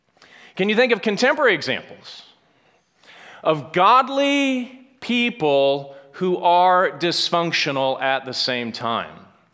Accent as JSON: {"language": "English", "town": "Chicago", "region": "Illinois", "country": "United States", "said": "So we live in Chicago. We're from Chicago."}